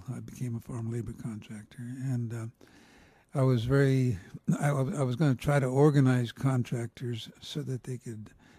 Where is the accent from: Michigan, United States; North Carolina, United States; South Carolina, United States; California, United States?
California, United States; Hollister; also born or lived in San Juan Bautista; In San Benito County, in Hollister. The San Juan Bautista did not have a high school, so I went to high school in Hollister